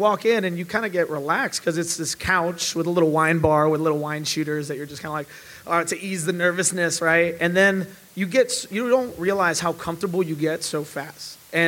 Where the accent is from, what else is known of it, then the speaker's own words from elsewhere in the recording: Chicago, Illinois, United States; We didn't just connect because we're both from Chicago and we like Golden Retrievers.